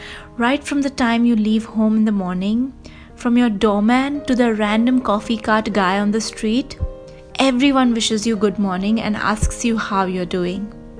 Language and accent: English; Mumbai, Maharashtra, India; I am from Mumbai and there is something very, very unique about the attitude of my city.